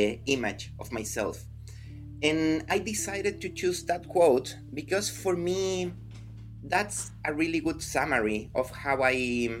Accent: Chile; now in United States; Yeah, I'm from Chile. I moved here in 2015.But yeah, I've been around. I started seeing the world and living in different countries quite early in my life.

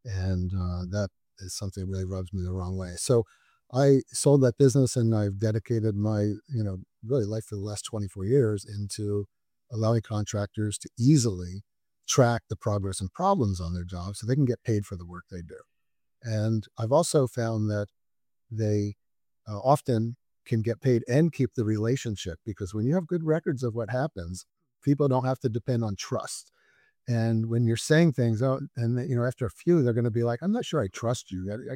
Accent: Philadelphia, Pennsylvania, United States; born there; moved away as an adult; now in California, United States; Well, you know, I was born in Philadelphia.

